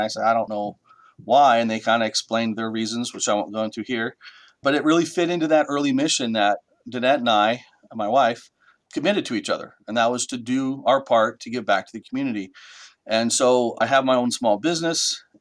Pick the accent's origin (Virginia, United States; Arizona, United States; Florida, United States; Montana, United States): Arizona, United States; Yuma; I grew up in Yuma. When I was young, I didn't appreciate the community and looked for my quickest way out, and that was college.